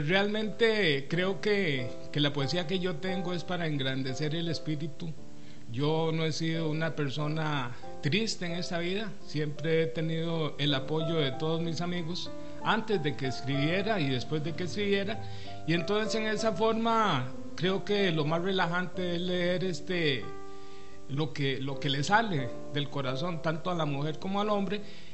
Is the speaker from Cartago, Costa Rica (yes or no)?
yes; Cartago, Costa Rica; yo nací en Cartago y de pequeño me llevaban donde Monseñor Sanabria